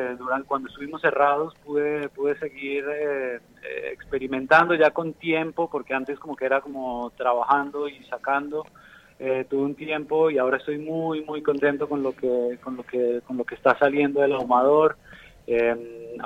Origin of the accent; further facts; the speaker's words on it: Nariño, Colombia; accent: Colombian; Sí, traemos el café especialmente de mi tierra, que es en el sur de Colombia, en Nariño.